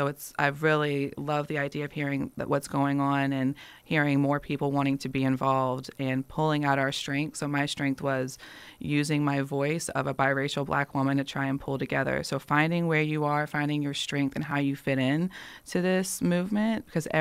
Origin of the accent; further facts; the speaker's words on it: Chesterfield, United States; But I grew up in Chesterfield. I grew up in white spaces. I was very comfortable in white spaces. And when I moved to the city in 2015